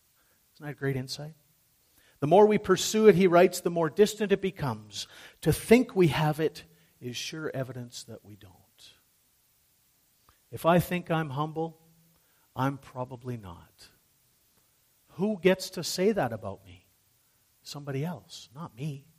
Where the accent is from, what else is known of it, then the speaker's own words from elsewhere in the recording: Canada; And you wouldn't dare, as a Canadian, be the first to rush up there, would you?